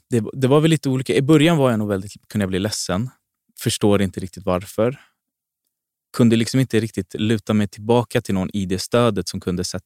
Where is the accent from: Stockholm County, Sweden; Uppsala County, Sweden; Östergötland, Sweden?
Stockholm County, Sweden; Fittja; Men jag är född och uppväxt i Fittja. Det är en helt annan erfarenhet.